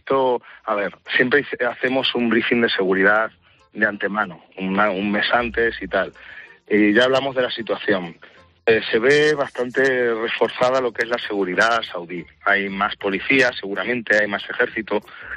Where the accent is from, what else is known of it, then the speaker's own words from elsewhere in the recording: Castilla-La Mancha, Spain; Yo soy de Castilla-La Mancha